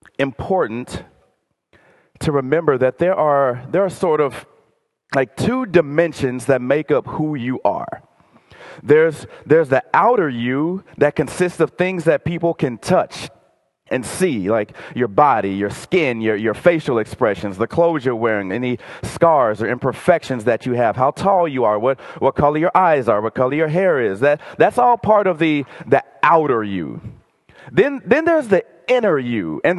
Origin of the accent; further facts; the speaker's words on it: Texas, United States; moved away; Like, I didn't actually grow up in Minnesota. I grew up in Texas.